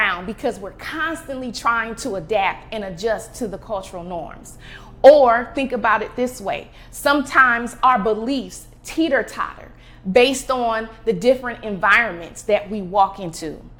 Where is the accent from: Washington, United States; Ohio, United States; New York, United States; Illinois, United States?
Ohio, United States; Akron; So as a young Black girl growing up in Akron, Ohio, there were certain rules in my household